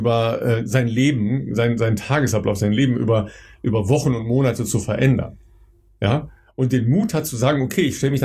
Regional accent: North Rhine-Westphalia, Germany; das ist in der Nähe meiner Heimat im Münsterland

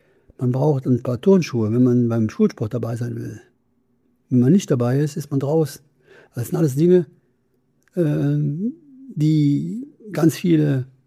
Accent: Cologne, North Rhine-Westphalia, Germany; born there; Ich bin geboren in Köln, tatsächlich

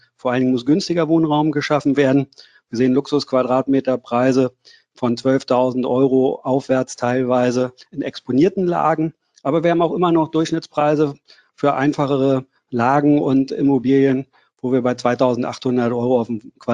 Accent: Berlin, Germany; ich sage nicht mehr, ich komme aus Deutschland, ich sage, ich komme aus Berlin

